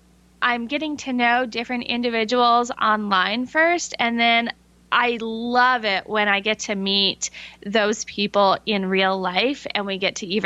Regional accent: Canada; moved away as an adult; now in United States; Originally, I am from Canada and made my way to the States because of college

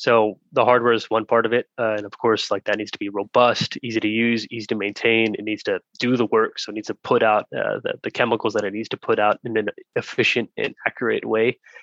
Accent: Texas, United States; I grew up in Texas, like I mentioned, and I grew up on one of my childhood friend's ranch with him.

